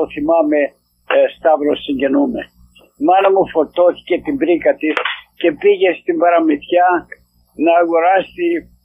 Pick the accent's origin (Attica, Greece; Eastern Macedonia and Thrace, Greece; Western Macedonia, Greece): Western Macedonia, Greece; Avgerinos; born there; Γεννήθηκα στον Αυγερινό Κοζάνης.